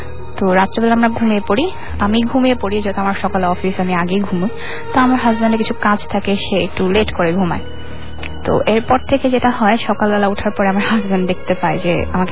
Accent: Auliyabad, Dhaka Division, Bangladesh; আমার গ্রামের বাড়ি হচ্ছে ঢাকা জেলার দোহার থানার আউলিয়াবাদ গ্রামে। আমার মা বাবা যেহেতু কাজিন ছিলেন, সো তাদের গ্রামের বাড়ি পাশাপাশি, মানে একটা হচ্ছে আউলিয়াবাদ আর একটা হচ্ছে মহাবতপুর।

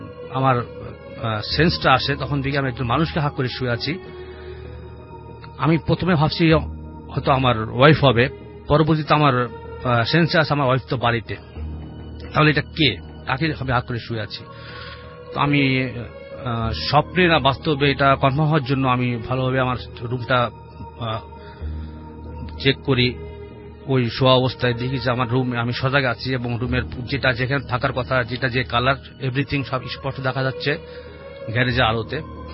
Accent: Dhaka, Dhaka Division, Bangladesh; গুলশান দুই থেকে এসেছি আমি।

